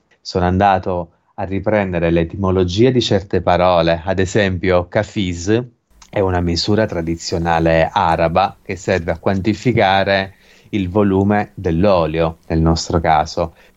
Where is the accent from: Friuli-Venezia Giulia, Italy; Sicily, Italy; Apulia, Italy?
Sicily, Italy; Modica; io vengo da Modica e soprattutto sono nato e cresciuto in una zona di campagna, che quella zona lì è stata edificata dagli arabi più di 1000 anni fa